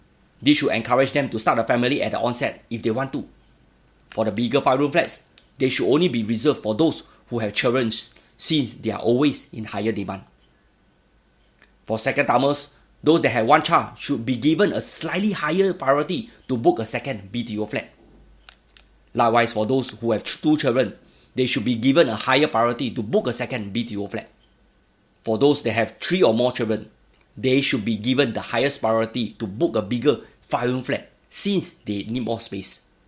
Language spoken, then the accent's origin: English; Singapore; As a Singaporean, we want something that forms a part of our built heritage to be preserved.